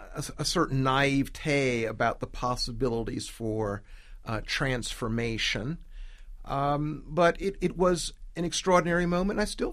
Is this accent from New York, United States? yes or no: no; Washington, District of Columbia, United States; I had never been to an inauguration, even though I grew up in Washington, D.C.